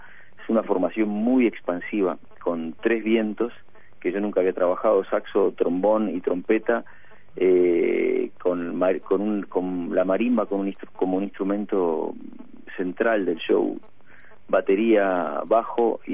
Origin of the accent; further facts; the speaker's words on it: Uruguay; now in Spain; saben que soy uruguayo